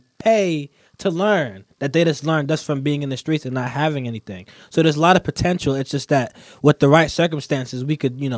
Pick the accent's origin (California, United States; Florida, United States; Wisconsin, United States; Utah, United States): California, United States; Los Angeles; I'm 16 years of age and I'm from Los Angeles, California.